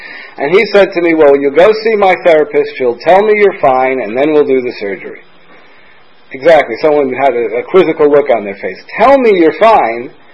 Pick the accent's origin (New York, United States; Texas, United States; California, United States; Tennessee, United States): New York, United States; I grew up in New York.